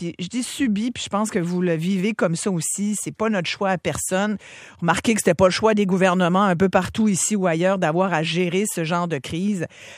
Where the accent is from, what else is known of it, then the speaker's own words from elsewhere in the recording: Quebec, Canada; Chez nous au Québec